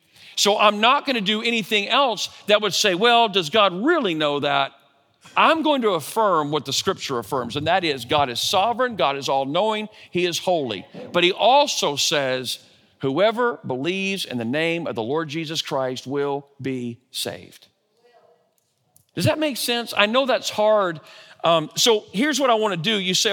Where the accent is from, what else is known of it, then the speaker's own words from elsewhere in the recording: Oregon, United States; born there; It's not an accident that I was born in Oregon and heard the gospel then, and then this happened in my life and I moved here.